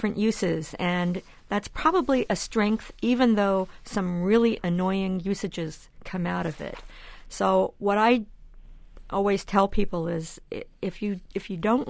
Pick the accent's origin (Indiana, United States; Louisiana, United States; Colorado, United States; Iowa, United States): Iowa, United States; I don't think so. I grew up in Iowa, and people would say something was a long ways away.